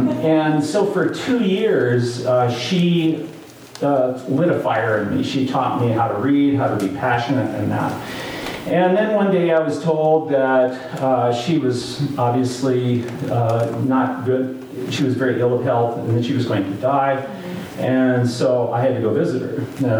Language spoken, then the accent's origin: English; Odessa, Washington, United States; first language de; English is a second language; also born or lived in Calgary, Canada; my German immigrant parents came to this, they immigrated to Canada. I was born there in Calgary, Alberta. And then they immigrated to Odessa, Washington, which is not too far from here. Odessa is a small German-Russian community. And I was a German speaker in the house. My first language was German.